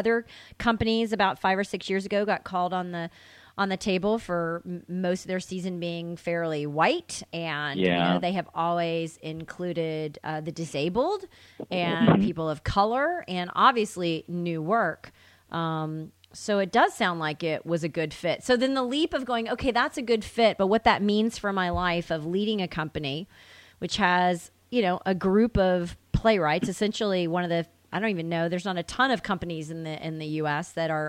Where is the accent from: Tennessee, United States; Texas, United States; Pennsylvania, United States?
Tennessee, United States; But they didn't when I was growing up in Tennessee.